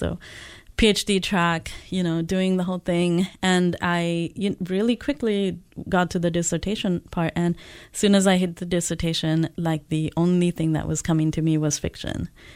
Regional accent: Nigeria; when I was growing up in Nigeria, we were all reading like Enid Blyton.

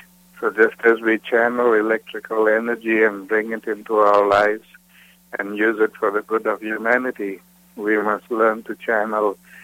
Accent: South Africa; moved away; also born or lived in India; It was difficult because I grew up in South Africa at a time when there was a lot of hate and prejudice there

